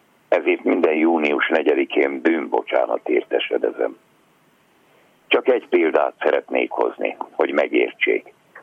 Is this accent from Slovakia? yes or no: yes; Upper Hungary, Slovakia; De mivel az Isten akaratából erre a területre születtem, itt vagyok otthon, itt a Felvidéken.